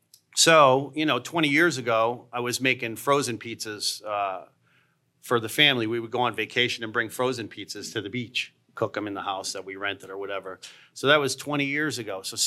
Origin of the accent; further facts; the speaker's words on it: New Haven, Connecticut, United States; growing up in this state, we have the best pizza around. So we grew up eating pizza in New Haven and West Haven.